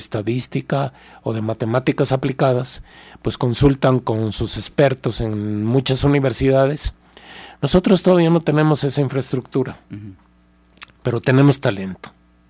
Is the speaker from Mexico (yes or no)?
yes; Jalisco, Mexico; y de México nada más nosotros somos de Jalisco.